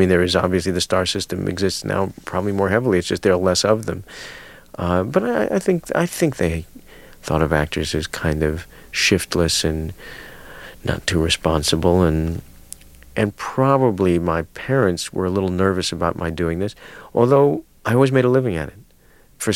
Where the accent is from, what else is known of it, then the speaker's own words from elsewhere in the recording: Chicago, Illinois, United States; I grew up in Chicago, and as far as I was concerned, they were all in some sort of mysterious business.